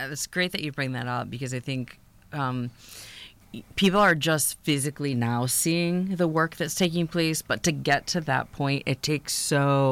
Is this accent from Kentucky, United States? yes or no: yes; Louisville, Kentucky, United States; I am from Louisville. I'm actually a military brat, so my dad was